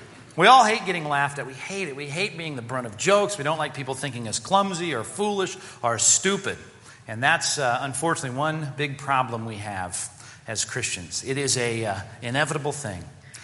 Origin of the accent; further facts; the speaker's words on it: Long Beach, California, United States; I grew up in Long Beach, by the way.